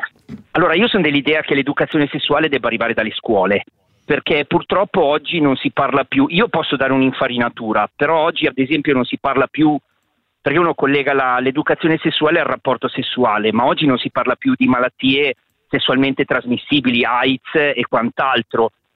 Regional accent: Milan, Lombardy, Italy; io sono di Milano, trapiantato a Paradiago. Beh. E sono un boomer di 53 anni con due figlie, una di 14 e una di 7.

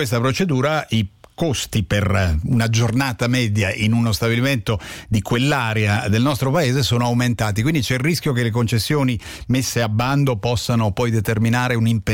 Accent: Genoa, Liguria, Italy; No, figuri, sono genovese, figuri.

